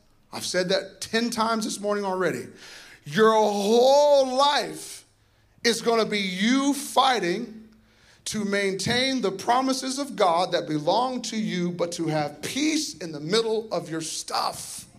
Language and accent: English; Iowa, United States; So I'm born and raised in Iowa. In Iowa, there's a lot of corn.